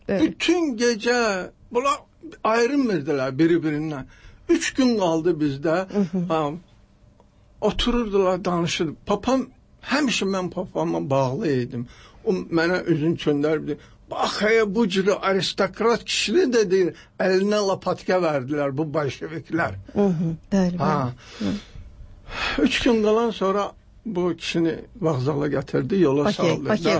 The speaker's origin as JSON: {"language": "Azerbaijani", "town": "Derbent", "region": "Dagestan", "country": "Russia", "tie": "born there", "accent": "Dagestani", "said": "Məndə Dağıstan ləhcəsi idi. Dərbənddə doğulmuşam."}